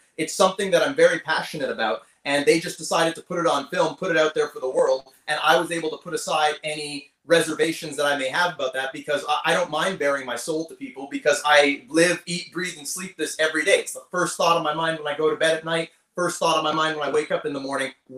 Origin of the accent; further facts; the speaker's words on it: Canada; As a Canadian, it's almost no different than, you know, back